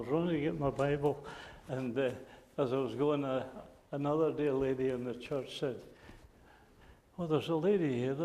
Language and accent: English; Scotland, United Kingdom; well, you're from Norway, I'm from Scotland. There's only a wee drop of water between us.